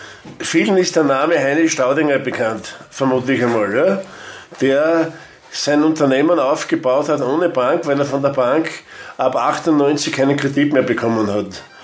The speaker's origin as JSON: {"language": "German", "region": "Styria", "country": "Austria", "said": "In der Not frisst der Teufel die Fliegen, heißt es auf Steirisch, ich komme aus der Steiermark."}